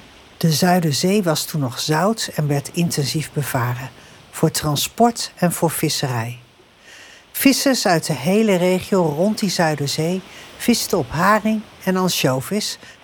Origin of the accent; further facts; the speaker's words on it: Harderwijk, Gelderland, Netherlands; born there; In Harderwijk, mijn geboortestad, ik werd dus eigenlijk aan het IJsselmeer geboren